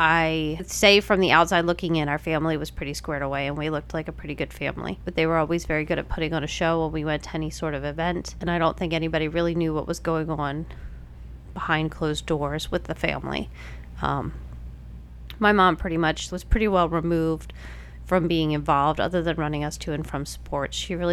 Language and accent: English; Maryland, United States; I grew up in Maryland, in the country. I think every once in a while people know that because of my accent. It pops out here and there. So I grew up in the country in Maryland.